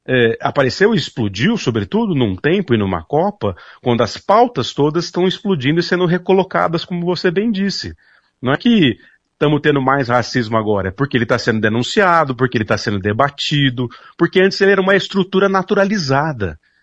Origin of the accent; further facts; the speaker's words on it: Brazil; Eu, como brasileiro que sou historiador e adoro as culturas do mundo